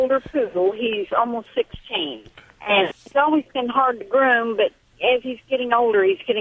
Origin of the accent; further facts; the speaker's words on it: Texas, United States; accent: southern; I'm from Texas.